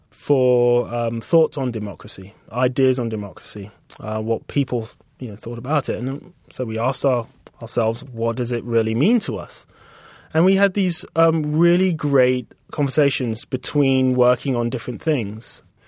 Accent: United Kingdom; accent: British; she looked at us both, like, in amazement that we came from Mars with, like, these British accents.

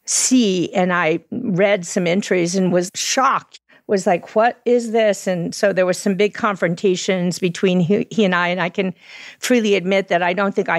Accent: Texas, United States; We grew up in Texas with a military father

